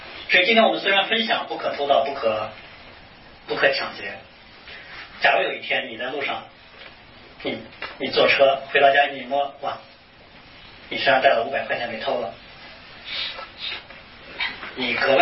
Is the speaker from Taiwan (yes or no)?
no; China; 这句话从某个角度而言不是属于我们中国人的